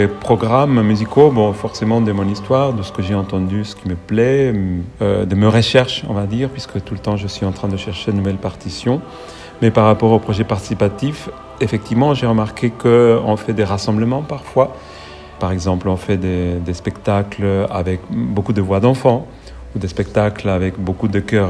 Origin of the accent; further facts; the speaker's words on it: Argentina; moved away as an adult; now in Strasbourg, France; je suis chef de chœur, chef d'orchestre. Je suis né en Argentine où j'ai fait la plupart de mes études. Je suis venu ensuite en France pour continuer mes études, me perfectionner.